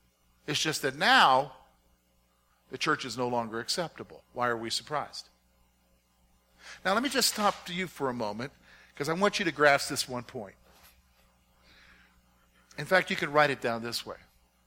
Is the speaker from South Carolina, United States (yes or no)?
yes; South Carolina, United States; also born or lived in Virginia; My dad was in the military, but he being from the South, we somehow, luckily, he considered it lucky, that we primarily got stationed either in Virginia, North Carolina, and South Carolina. And a good portion of my growing up years was in South Carolina.